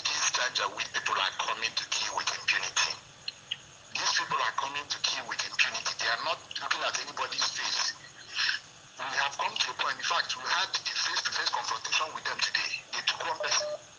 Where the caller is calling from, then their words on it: Aba, Abia, Nigeria; from Aba now.